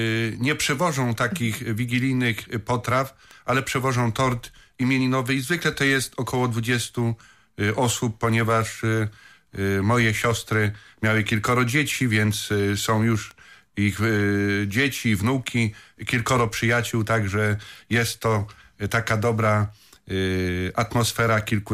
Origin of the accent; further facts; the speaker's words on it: Lesser Poland, Poland; moja ziemia w związku z tego, że pochodzę z diecezji tarnowskiej.